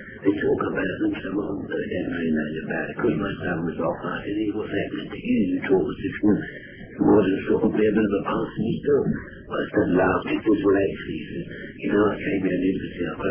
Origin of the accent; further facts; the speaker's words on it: Blackheath, London, United Kingdom; also born or lived in Bristol; And actually, I came originally, I came from Blackheath.